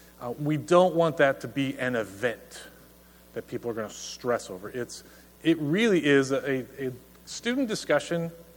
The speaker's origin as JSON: {"language": "English", "region": "Oregon", "country": "United States", "said": "But I'm from Oregon, and we recycle everything."}